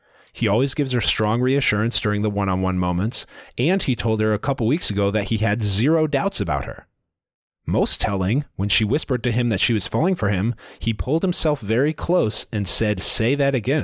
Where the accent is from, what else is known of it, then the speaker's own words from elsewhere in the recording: Canada; I'm Canadian